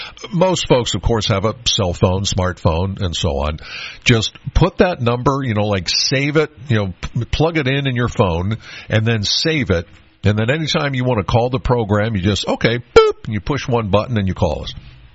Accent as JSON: {"language": "English", "town": "Penns Valley", "region": "Pennsylvania", "country": "United States", "said": "I'm from Penns Valley, so when I come to the studio in State College, I come through Center Hall."}